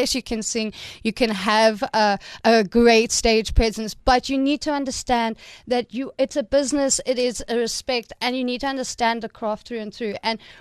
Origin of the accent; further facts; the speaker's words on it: Cape Town, Western Cape, South Africa; now in Port Elizabeth, South Africa; I'm originally from Cape Town. I've been between Cape Town and Port Elizabeth my whole life. And I have finally found home in PE.